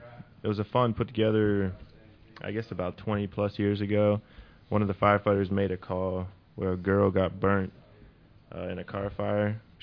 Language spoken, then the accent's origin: English; Pennsylvania, United States; I'm actually from up north. I'm from Pennsylvania. And I moved down here for school